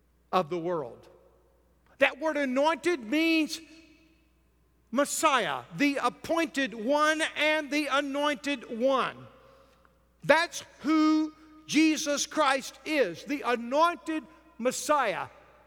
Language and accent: English; Texas, United States; You know, I think back about that little small church I was raised at in Texas.